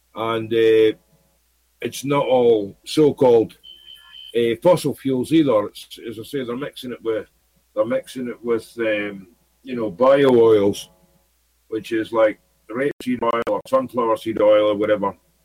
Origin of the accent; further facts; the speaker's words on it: Aberdeen, Scotland, United Kingdom; I was brought up in Aberdeen, in Scotland, which is an oil city. That's our Houston.